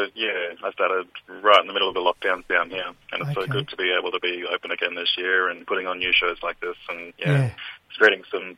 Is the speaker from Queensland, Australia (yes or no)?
no; Byron Bay, New South Wales, Australia; Oh, well, I'm South Sea Islander man and connections to mainland Australia, but yeah, I grew up in Byron Bay … northern New South Wales.